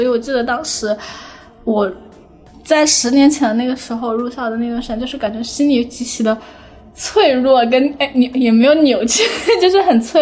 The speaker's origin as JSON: {"language": "Chinese", "town": "Huanggang", "region": "Hubei", "country": "China", "said": "我们来自于黄冈，不叫黄冈。我现在每次就是有同事问我来自哪，我说黄冈"}